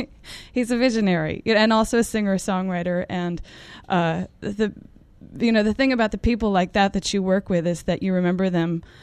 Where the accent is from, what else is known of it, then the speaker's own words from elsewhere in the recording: Chappaqua, New York, United States; I grew up in Chappaqua, New York, which is where the Clintons live now.